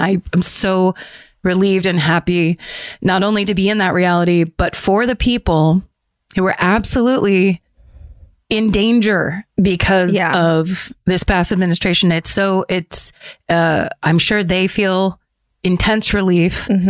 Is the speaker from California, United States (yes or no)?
yes; Petaluma, California, United States; so my Petaluma, California is my hometown newspaper, The Argus Courier, been going strong since who knows 1855.